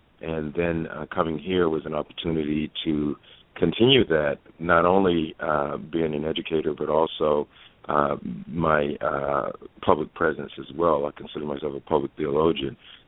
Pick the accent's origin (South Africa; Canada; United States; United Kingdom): United States; Georgia; also born or lived in New Haven / West Haven, Connecticut; now in Virginia Beach, United States; I'm calling in from Virginia Beach, Virginia. I'm originally from Georgia. I came to Virginia, though, from New Haven, West Haven, Connecticut. But my roots are in Georgia.